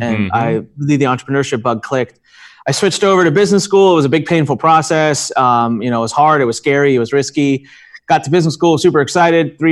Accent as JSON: {"language": "English", "country": "India", "said": "Look, I was never meant to be an entrepreneur. I'm Indian. So what do Indian people become? We're doctors."}